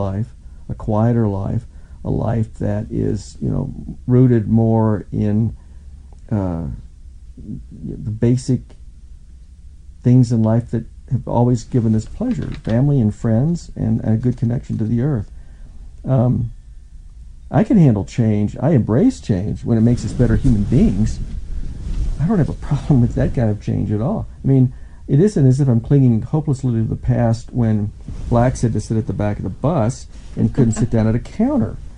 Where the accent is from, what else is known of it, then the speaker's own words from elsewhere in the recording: Kentucky, United States; I grew up in Kentucky, and Kentucky is very green, but very closed in.